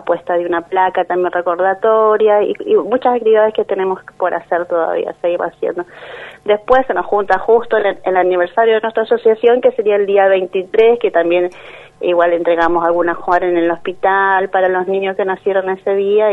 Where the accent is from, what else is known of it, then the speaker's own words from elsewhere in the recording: Chile; nosotros como asociación, como chilenos, tenemos el privilegio de haber, estamos en un país, se puede decir, que nos ha recibido con los brazos abiertos